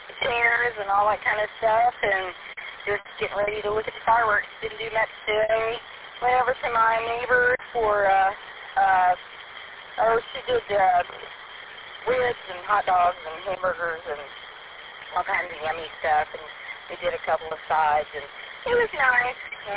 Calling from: Burleson, Texas, United States; I am coming in from Burleson, actually in the parking lot at parking lot of Hobby Lobby

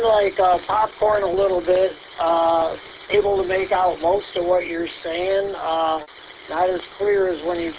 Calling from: Groveland Township, Michigan, United States; And I'm transmitting from Groveland Township, Michigan. Over.

